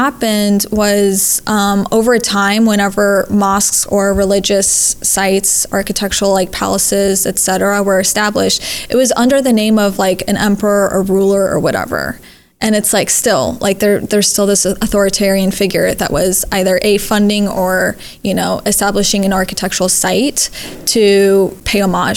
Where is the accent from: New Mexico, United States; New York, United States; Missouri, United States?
Missouri, United States; It's really kind of crazy to go to the Middle East and then see the same white Jesus that I grew up seeing in Missouri and in Bethlehem.